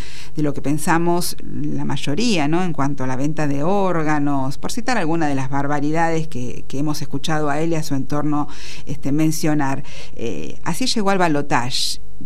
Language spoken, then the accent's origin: Spanish; Argentina; Bueno, ¿estos somos los argentinos?